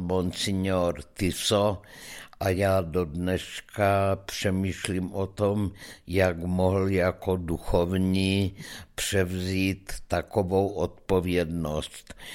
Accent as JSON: {"language": "Czech", "town": "Žilina", "region": "Žilina Region", "country": "Slovakia", "tie": "born or raised there", "said": "Jako malá dívenka jsem žila na Slovensku v Žilině, kde vládla vlastně veliká pohoda, dokud jsme byli součástí Československa."}